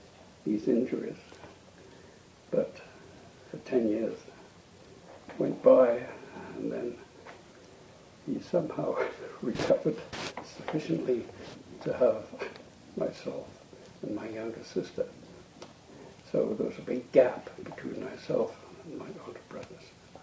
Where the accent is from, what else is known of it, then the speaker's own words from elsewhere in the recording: Grimsby, Yorkshire and the Humber, United Kingdom; born there; I was born in Lincolnshire, England. It's a small town called Grimsby. On the 22nd of June, 1926.